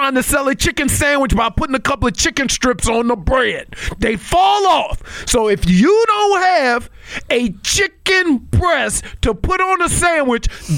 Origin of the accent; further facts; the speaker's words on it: Louisiana, United States; Let me tell you something. I'm from Louisiana. I've been through some things.